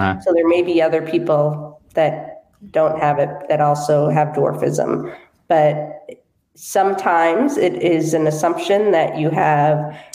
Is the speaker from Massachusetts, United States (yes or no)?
yes; Boston, Massachusetts, United States; So I grew up in the Boston area.